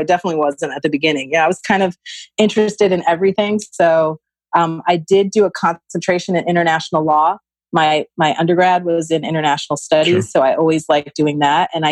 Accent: Tampa, Florida, United States; So I grew up in Tampa.

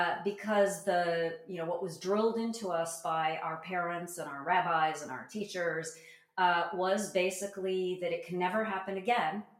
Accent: United States; as a Jewish as an American Jew, I was a Reformed Jew in my case, I was raised on what I refer to as, you know, Holocaust tales.

